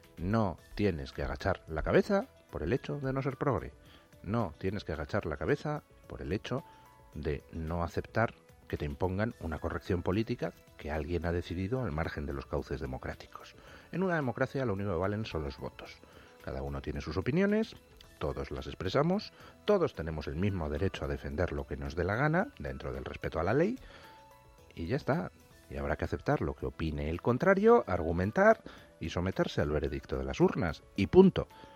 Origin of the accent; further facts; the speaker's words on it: Spain; a muchos españoles